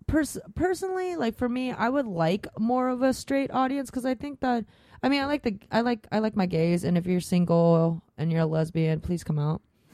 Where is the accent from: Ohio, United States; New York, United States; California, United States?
California, United States; Sacramento; growing up in Sac, it was weird being gay here.